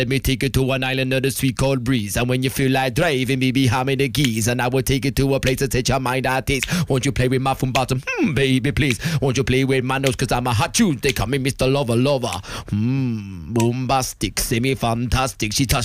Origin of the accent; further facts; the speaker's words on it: East of England, United Kingdom; I am from Essex.